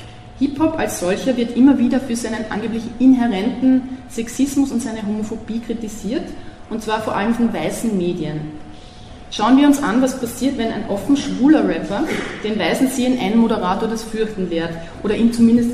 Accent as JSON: {"language": "German", "region": "Vienna", "country": "Austria", "said": "ich bin aus Wien. Ich lebe dort und arbeite dort an der Akademie der Bildenden Künste"}